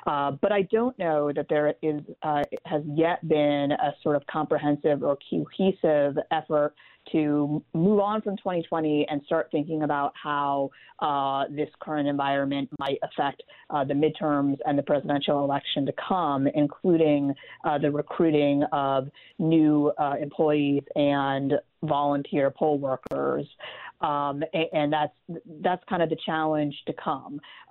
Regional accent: the South, United States; I grew up in the South, where people also tell themselves they're nice.

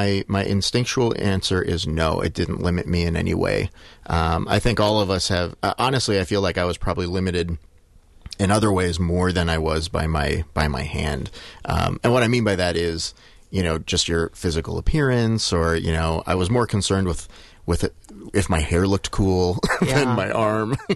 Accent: Madison, Wisconsin, United States; I grew up here in Madison. I went to Crestwood Elementary School.

